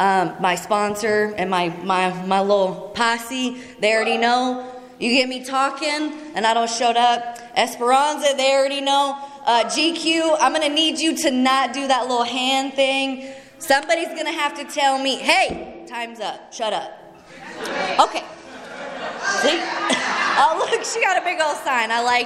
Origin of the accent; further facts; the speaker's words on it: Dayton, Ohio, United States; I am from originally from Dayton, Ohio, but that's right. Go Buckeyes.